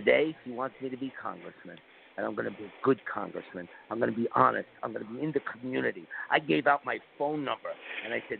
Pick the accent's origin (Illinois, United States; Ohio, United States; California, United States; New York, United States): New York, United States; East Harlem; also born or lived in Queens; Okay, I grew up in East Harlem. Yeah. So, and then Queens